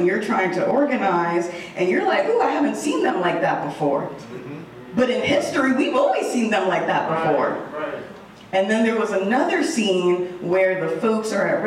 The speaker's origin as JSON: {"language": "English", "region": "New York", "country": "United States", "said": "I'm from New York as well."}